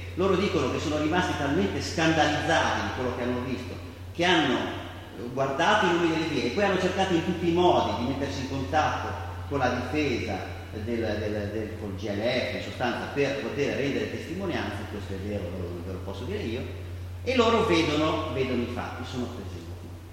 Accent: Genoa, Liguria, Italy; correggetemi se sbaglio, sono genovese, ma ormai queste cose che sono a memoria

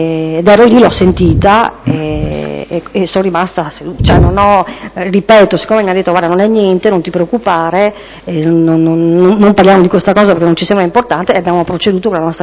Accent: Trieste, Friuli-Venezia Giulia, Italy; born there; Sono nata a Trieste il 18 giugno del 1959.

